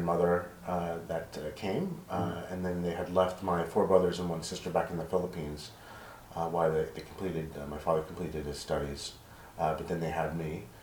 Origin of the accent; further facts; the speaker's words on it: Glassboro, New Jersey, United States; also born or lived in Pennsylvania / Virginia; Grew up most of my life in New Jersey, though. In Glassboro, okay.